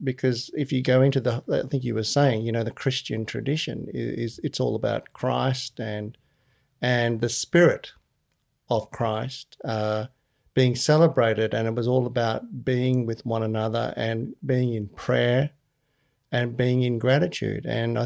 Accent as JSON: {"language": "English", "country": "Sri Lanka", "tie": "born or raised there", "said": "one of the other things I remember about my growing up in Sri Lanka"}